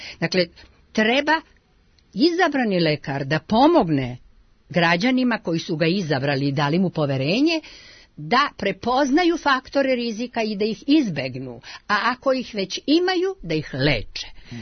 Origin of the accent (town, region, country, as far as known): Serbia